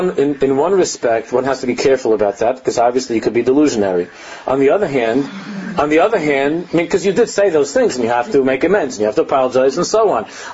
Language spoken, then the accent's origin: English; United States; growing up in America and being part of that whole scene